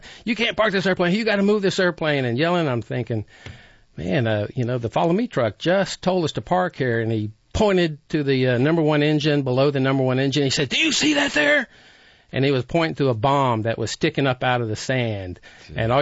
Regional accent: College Station, Texas, United States; When I grew up in College Station, there was only one school for each level.

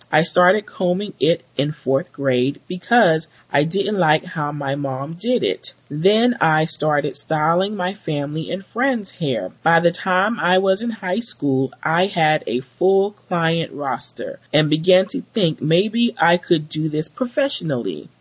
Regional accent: New Orleans, Louisiana, United States; Born and raised in Nolo, I know that managing 4C hair in the humid heat of July requires some strategic planning and care as well.

